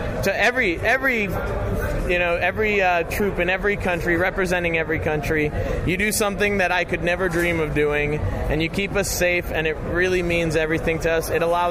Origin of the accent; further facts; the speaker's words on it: Washington, District of Columbia, United States; We're from Washington, D.C. in the States.